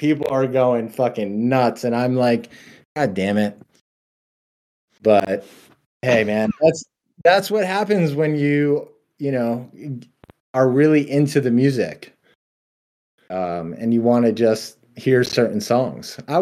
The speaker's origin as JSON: {"language": "English", "region": "New Jersey", "country": "United States", "said": "because, in you know, I would see him a lot in the New York, like, tri-state area, because obviously I'm from Jersey."}